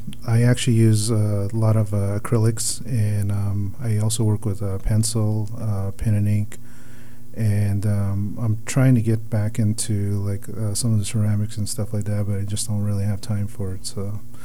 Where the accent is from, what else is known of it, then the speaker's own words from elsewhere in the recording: Arizona, United States; also born or lived in Utah; I'm originally from Utah, but I actually grew up in Arizona too, so I consider myself from both states.